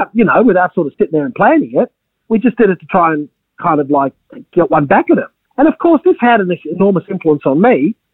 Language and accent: English; Australia; born there; I was born in Australia, as a lot of us were